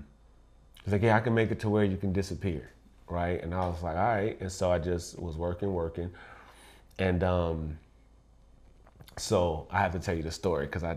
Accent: United States; it was literally people down there that did not know that I was from the States.

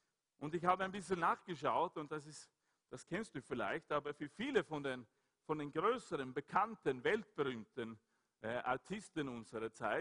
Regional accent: Sweden; German is a second language; Es gibt einen König in meinem Heimatland, ein König von Schweden.

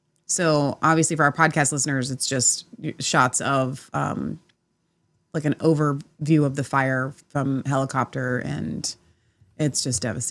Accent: Ohio, United States; I mean, I'm from Ohio.

